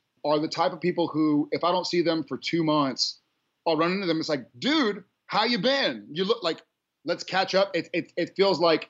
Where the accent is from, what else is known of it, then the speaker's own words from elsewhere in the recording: Texas, United States; We kind of met and it was sort of like, hey, where are you from? Texas. Where are you from? Texas.